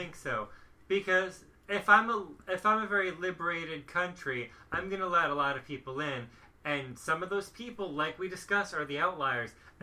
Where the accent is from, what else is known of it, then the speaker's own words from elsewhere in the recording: United States; Yeah, as an American, I never felt more American than I did September 12th.